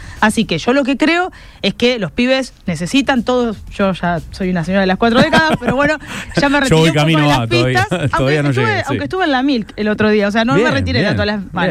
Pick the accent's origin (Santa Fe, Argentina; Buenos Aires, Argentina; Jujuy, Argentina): Santa Fe, Argentina; Rosario; como rosarinos, en este caso soy concejala de la ciudad de Rosario